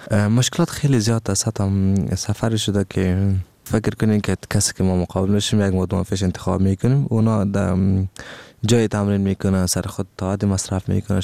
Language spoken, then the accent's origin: Persian; Afghanistan; ما افغان هستیم، استعداد ما زیاد است و باید برنده شویم